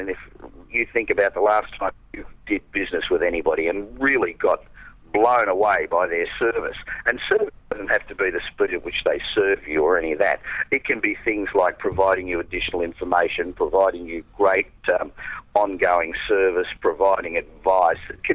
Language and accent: English; Australia; accent: Australian; now in Los Angeles, United States; Yeah, I've lived in L.A. for 25 years, but my accent never seems to go away.